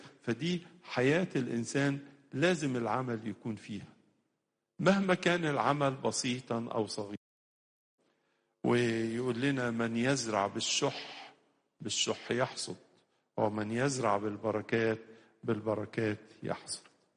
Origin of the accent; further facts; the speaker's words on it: Egypt; عندنا في مصر